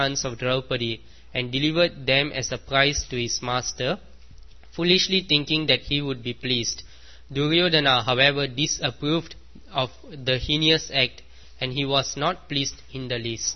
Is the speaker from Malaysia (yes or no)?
yes; Malaysia; I am simultaneously an Indian and not an Indian. Because I'm actually Malaysian.